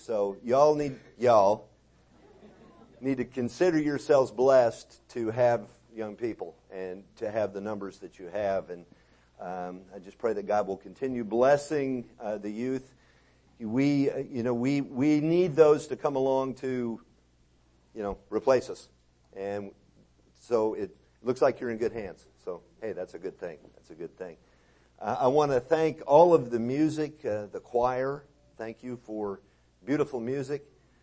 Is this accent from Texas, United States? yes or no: yes; Texas, United States; I think that what we need to do, since I'm from Texas and I'm learning this thing about, you know, the way you speak in Canada, eh?